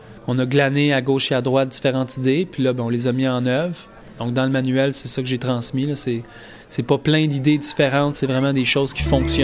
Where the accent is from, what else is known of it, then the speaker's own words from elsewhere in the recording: Quebec, Canada; Je viens du sud de Montréal, donc dans les cantons de l'Est, à 1 heure au sud.